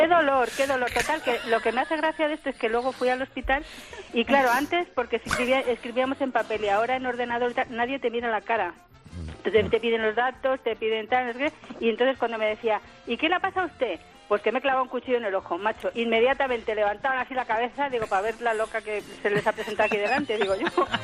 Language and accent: Spanish; Alatoz, Castilla-La Mancha, Spain; que yo soy de Alatoz, de un pueblo de Albacete.